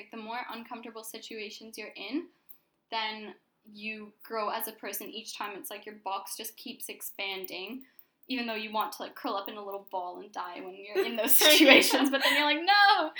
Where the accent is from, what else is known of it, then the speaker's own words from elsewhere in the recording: Toronto, Ontario, Canada; also born or lived in Russia / Ottawa, Canada; So I don't really remember Russia all that well, but I grew up in Toronto. I went to Forest Hill Public School, and then I moved to Ottawa when I was, well, for grade 7.